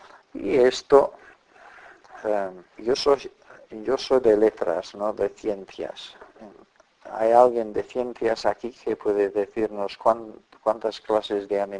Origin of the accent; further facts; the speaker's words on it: England, United Kingdom; Spanish is a second language; Si alguna vez vais a mi país de origen, Inglaterra, descubriréis que hay muchas personas raras.